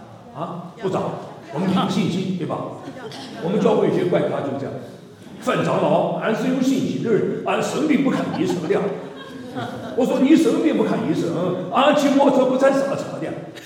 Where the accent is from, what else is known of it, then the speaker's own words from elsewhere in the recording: Taiwan; 啊，我从台湾来讲，台湾人，因为台湾有人，我们讲远东人